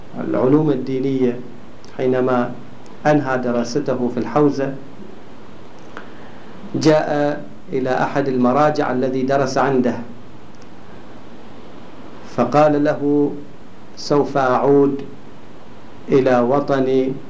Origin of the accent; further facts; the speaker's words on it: Bahrain; فالصراعات والنزاعات والمواقف السياسية المتباينة عندنا في البحرين تجعل المجتمع عندنا مجتمعا متنازعا